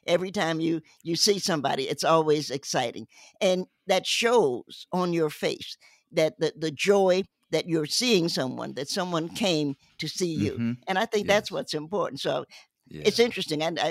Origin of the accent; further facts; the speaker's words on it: Cincinnati, Ohio, United States; also born or lived in Knoxville; My parents moved to Cincinnati, and they were kind enough to ta